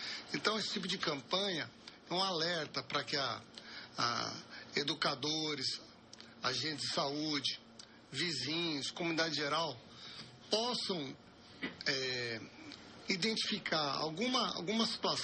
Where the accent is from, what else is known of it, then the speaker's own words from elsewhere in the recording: Brazil; Bom, Assis, nós como brasileiros, nós temos uma mania de se esquecer de várias coisas, né?